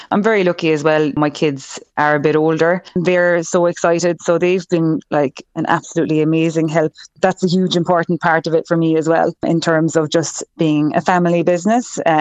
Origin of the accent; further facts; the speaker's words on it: Cork, County Cork, Ireland; now in Killarney, Ireland; But I've been in Killarney for 6 years now. I'm from Cork originally.